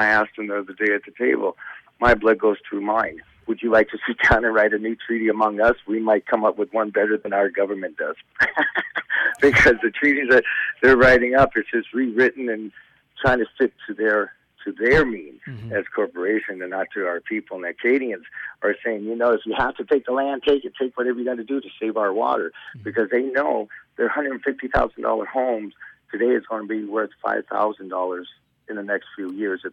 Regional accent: United States; now in Indian Brook, Canada; Now, I've seen this growing up in the States. When I moved back here to Indian Brook

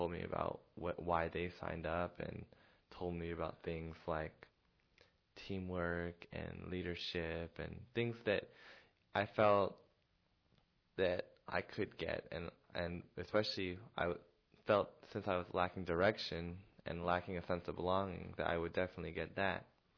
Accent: Seattle, Washington, United States; now in Los Angeles, United States; Well, yeah, I was born and raised in Seattle.

